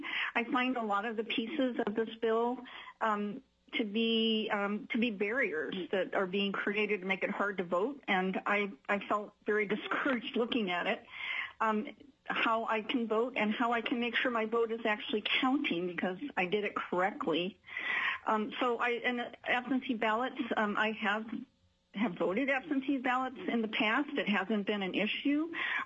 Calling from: Anchorage, Alaska, United States; I'm calling from Anchorage, Alaska. I've been in Alaska since 1984.

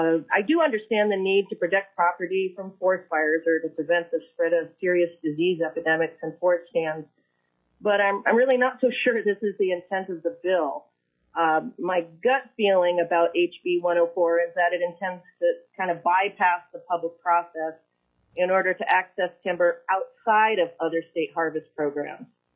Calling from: Craig, Alaska, United States; I'm calling in from Craig today on Prince of Wales Island in Southeast.

